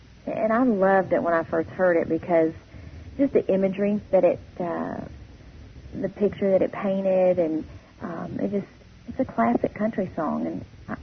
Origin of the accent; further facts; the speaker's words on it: Texas, United States; I'm from Texas, so I got to be in Austin with … who is like, you know, he's just a king down there.